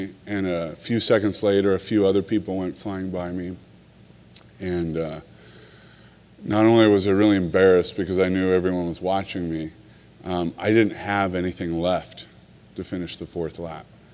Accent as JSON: {"language": "English", "town": "Scottsdale", "region": "Arizona", "country": "United States", "tie": "born or raised there", "said": "the Scottsdale Progress, where I grew up in Arizona"}